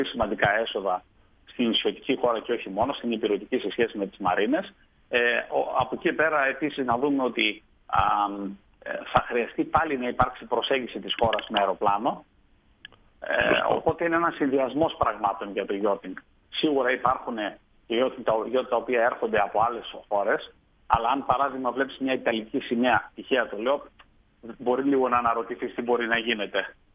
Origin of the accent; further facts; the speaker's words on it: Central Macedonia, Greece; Ευχαριστώ για τα καλά σας λόγια για τον τόπο μου